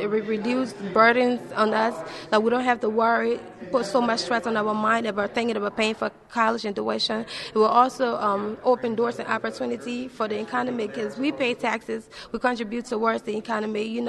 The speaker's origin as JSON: {"language": "English", "country": "Liberia", "moved": "yes", "said": "Yeah, I came from Liberia. I fled Liberia due to civil war, and I came here like about 10 years ago, and I was granted political asylum from Liberia to come here to further my education"}